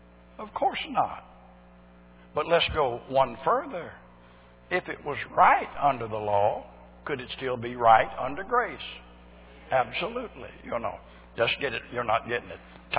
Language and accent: English; Arkansas, United States; born there; See, I was born in Arkansas.